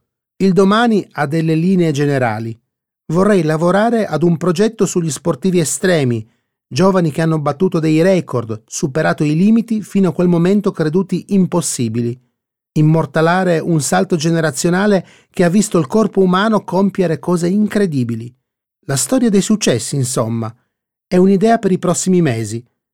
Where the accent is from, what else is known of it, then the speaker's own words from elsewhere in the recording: Sicily, Italy; Da siciliano considero la mia isola il luogo più bello del mondo.